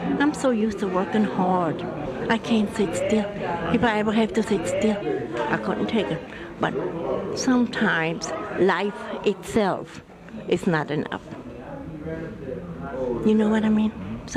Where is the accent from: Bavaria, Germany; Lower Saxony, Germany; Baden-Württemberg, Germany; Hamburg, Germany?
Baden-Württemberg, Germany; English is a second language; Southern part of Germany, near the Black Forest, near Ulm, Stuttgart, southern.